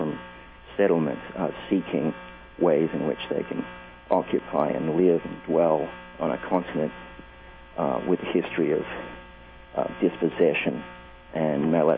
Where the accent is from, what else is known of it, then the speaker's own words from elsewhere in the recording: Australia; Well, for me, it's that event is my hometown event. So I've been there at least or well over 10 times. It happens in early. Late January, in the middle of the summer in Australia.